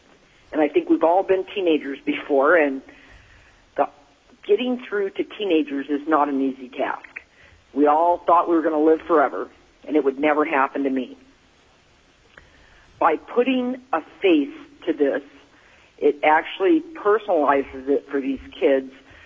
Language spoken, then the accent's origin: English; Palmer, Alaska, United States; I'm from Palmer.